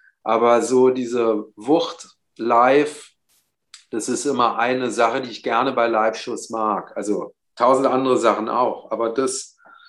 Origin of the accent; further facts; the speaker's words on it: Berlin, Germany; ich bin im Norden von West-Berlin aufgewachsen, in Frohnau, so einem relativ harmlosen Ort so. Und witzig an meiner Straße ist, dass halt … wir praktisch alle in einer Straße gewohnt haben